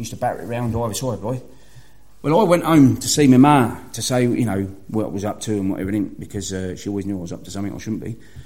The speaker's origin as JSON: {"language": "English", "region": "London", "country": "United Kingdom", "tie": "born or raised there", "said": "across the water where I grew up in South London, that, the criminal record age was 11 for a juvenile to be criminal record."}